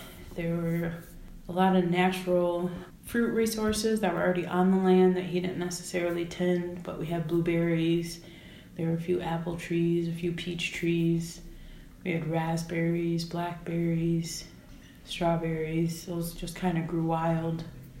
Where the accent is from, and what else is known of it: Michigan, United States; born or raised there; also born or lived in Munich, Germany